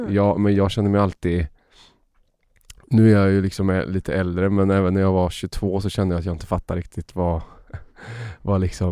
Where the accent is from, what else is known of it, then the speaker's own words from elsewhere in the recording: Uddevalla, Västra Götaland County, Sweden; i och med att jag växte upp i Bohuslän och sånt. Så att jag kände mig liksom välkommen och hemma här.